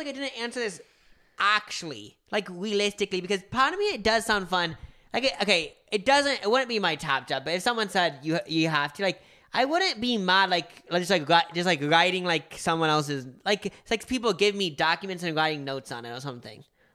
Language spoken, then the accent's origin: English; United States; I am a male. My age is 20. I am from the United States. My education level is high school.